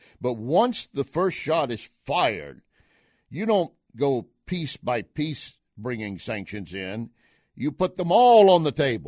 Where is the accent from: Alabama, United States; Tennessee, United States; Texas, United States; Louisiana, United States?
Texas, United States; Believe me, I grew up in West Texas, a son of an oil field worker, oil field trash, and proud of it.